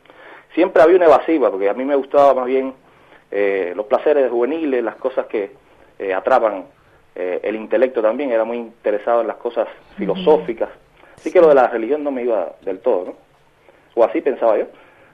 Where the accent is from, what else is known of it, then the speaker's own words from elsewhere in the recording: Havana, Cuba; born there; Nací en La Habana. Es una ciudad muy ecléctica, muy muy interesante